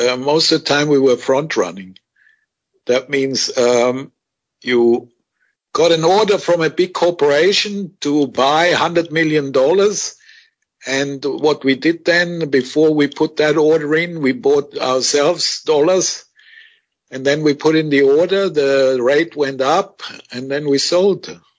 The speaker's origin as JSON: {"language": "English", "country": "Switzerland", "tie": "born or raised there", "also_born_or_lived": "Argentina / Austria / Germany", "said": "Well, I was born in Argentina, but I only spent 1 year there. The rest of the time I spent in Europe, in Austria, Germany and Switzerland, mainly in Switzerland."}